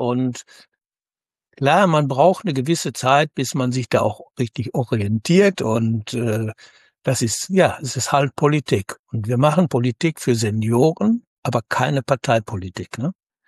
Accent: Rheda-Wiedenbrück, North Rhine-Westphalia, Germany; Jetzt muss ich sagen, ich komme aus Reda-Wiedenbrück.

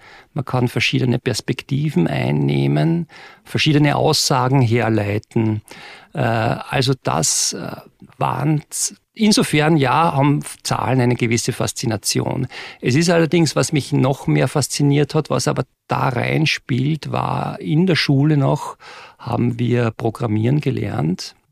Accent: Salzburg, Austria; born there; ich bin geboren in Salzburg, am Stadtrand von Salzburg, was nicht viel heißt, weil Salzburg hat 140.000 Einwohner und wenn du da am Stadtrand wohnst, dann bist du trotzdem in einer Viertelstunde mit dem Fahrrad im Zentrum.

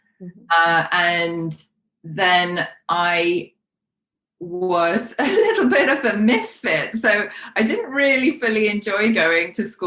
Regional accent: London, United Kingdom; first language Polish; English is a second language; So I was raised in London on the sort of periphery of a Polish community

